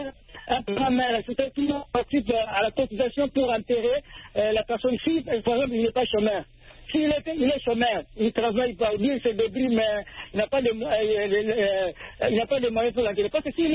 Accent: Mali; c'est en Afrique, et c'est tout chez nous au Mali

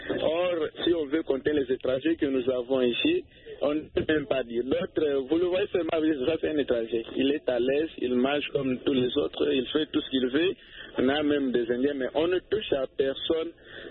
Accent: DR Congo; Moi-même, là, je suis le natif du territoire de l'Isa, parmi les territoires qui sont voisins de l'Angola.

